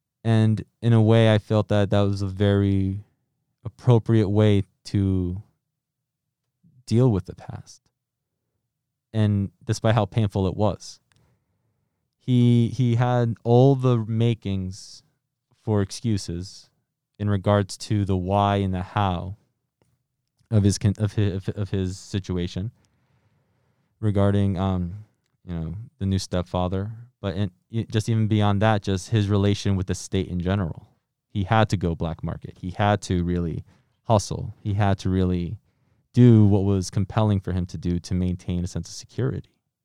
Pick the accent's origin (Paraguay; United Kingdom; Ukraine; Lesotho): Paraguay; now in United States; being raised in the United States, whenever I visited my home country, Paraguay